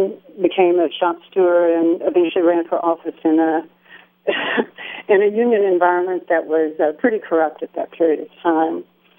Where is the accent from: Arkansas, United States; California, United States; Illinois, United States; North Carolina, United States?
Arkansas, United States; Little Rock; So, well, originally I came from Little Rock, Arkansas, and I grew up in a family that was very musical, both of my parents being musicians.